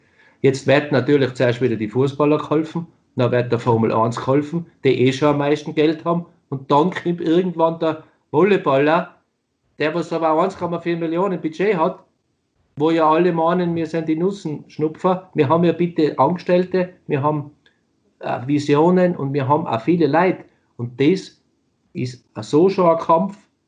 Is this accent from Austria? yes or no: yes; Austria; ich bin ein Österreicher, der es geschafft hat, in Deutschland zu spielen.